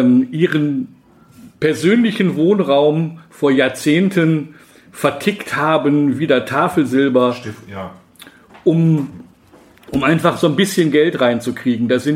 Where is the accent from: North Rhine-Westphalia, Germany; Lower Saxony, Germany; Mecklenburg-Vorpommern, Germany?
North Rhine-Westphalia, Germany; Moers; Ich selbst als kleines Kind in Moers am Niederrhein aufgewachsen